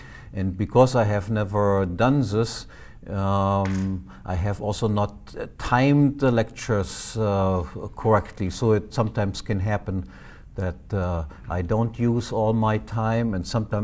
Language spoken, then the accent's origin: English; Northern Germany, Germany; accent: Northern German; first language German; English is a second language; My accent is quite different from Mises's. I come from Northern Germany, and in Northern Germany we speak correct German.